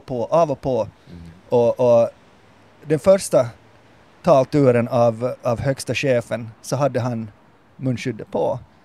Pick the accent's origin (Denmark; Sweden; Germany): Denmark; Jag kom från Danmark